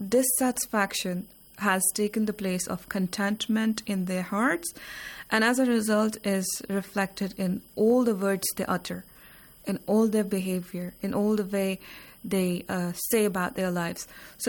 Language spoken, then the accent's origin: English; Jammu and Kashmir, India; now in Iran; I come from Indian administrated Kashmir, from where I did my master's in linguistics. And then it's been some 10 years I have been studying Hausa here in the Islamic Republic of Iran.